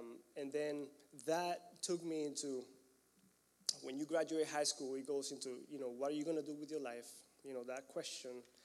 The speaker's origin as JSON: {"language": "English", "country": "Panama", "tie": "born or raised there", "second_language": "English", "lives_now": "United States", "said": "Anyways, I'm from Panama, born and raised there. I thought I was going to have a life there for some reason. I ended up in the United States."}